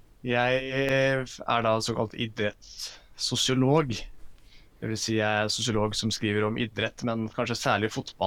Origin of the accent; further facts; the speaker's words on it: Halden, Østfold, Norway; Nei, jeg er fra Halden.